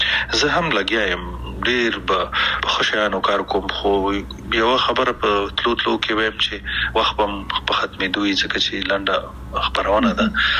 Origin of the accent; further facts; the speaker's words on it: Afghanistan; مونږ کوم افغانان یو چې خپلې خپې وهو کنه؟ مونږ کوم پښتانه او پتیالی او نومیالی یو چې مونږ خپلې خپې وهو